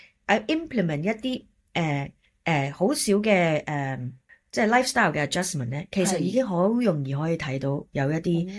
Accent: China; now in United Kingdom; 咁佢又知道我中國人啦

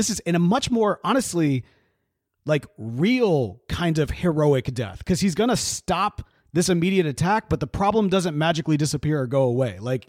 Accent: Meridian, Mississippi, United States; And while I spent most of my childhood in Meridian, Mississippi, my family is largely from Louisiana.

